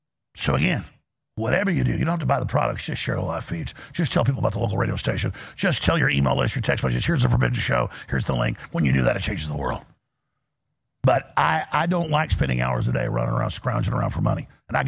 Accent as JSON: {"language": "English", "country": "United States", "said": "I'm an American. I'm a Christian. I'm a patriot."}